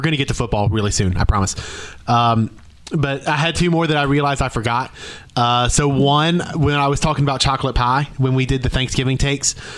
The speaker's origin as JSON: {"language": "English", "town": "Gulf Shores", "region": "Alabama", "country": "United States", "tie": "born or raised there", "said": "So I didn't grow up eating Zaxby's. I grew up in Gulf Shores"}